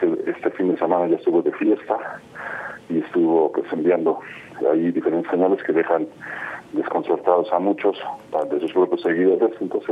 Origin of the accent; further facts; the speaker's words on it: Mexico; me da gusto como mexicano, como ciudadano mexicano